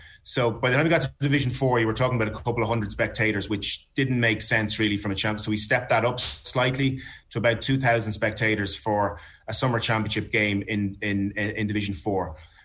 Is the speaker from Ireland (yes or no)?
yes; Leinster, Ireland; I'm from Meath